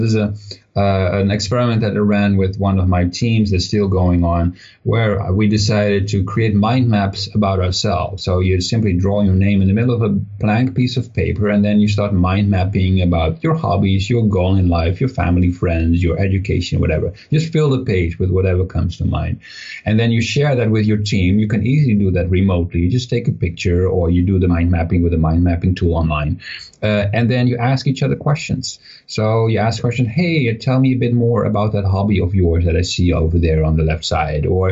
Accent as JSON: {"language": "English", "country": "Netherlands", "said": "Because I'm from the Netherlands, so that's the NL part."}